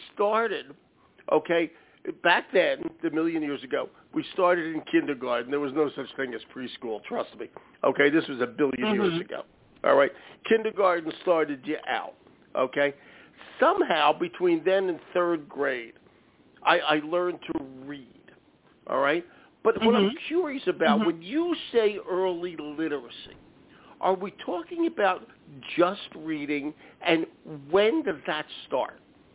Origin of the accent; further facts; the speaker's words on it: Philadelphia, Pennsylvania, United States; I thank you, and I'm from Philadelphia.